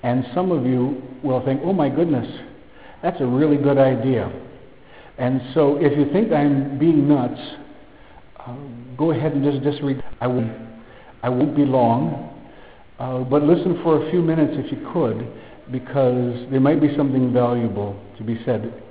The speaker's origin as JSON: {"language": "English", "region": "Wisconsin", "country": "United States", "tie": "born or raised there", "said": "In my time, it was having a Green Bay Packer helmet. I grew up in Wisconsin."}